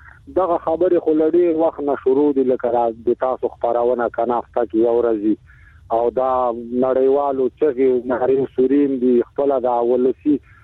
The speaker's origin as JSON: {"language": "Pashto", "country": "Afghanistan", "said": "زه افغان مهاجر یم،"}